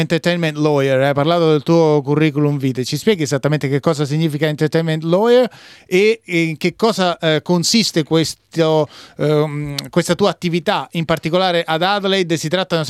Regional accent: Rome, Lazio, Italy; entrambi veniamo da Roma

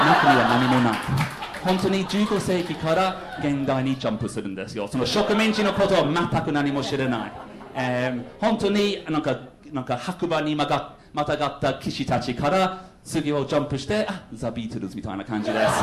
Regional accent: United Kingdom; Japanese is a second language; イギリス人としてはそういうこと全く知らない。

